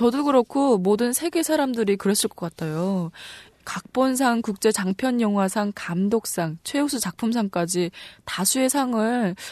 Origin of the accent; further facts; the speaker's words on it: North Korea; now in South Korea; 북한에서 이 월트 디즈니 애니메이션을 다 보면서 자랐거든요.